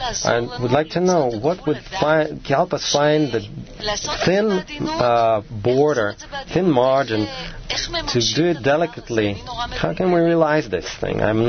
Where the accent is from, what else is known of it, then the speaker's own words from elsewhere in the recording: Israel; I'm from Israel.